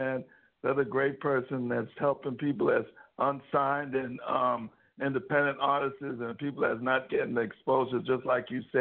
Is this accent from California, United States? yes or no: yes; San Francisco, California, United States; I'm from San Francisco.